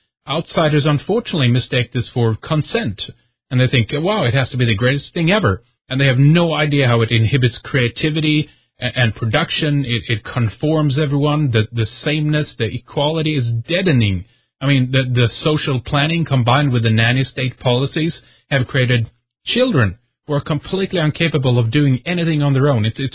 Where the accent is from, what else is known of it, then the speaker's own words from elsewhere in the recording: Sweden; English is a second language; I'm born and raised in Sweden.